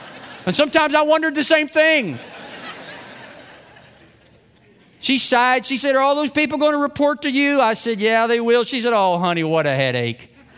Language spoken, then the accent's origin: English; Germantown, Kentucky, United States; You see, I'm from Germantown, Kentucky. Population less than 200.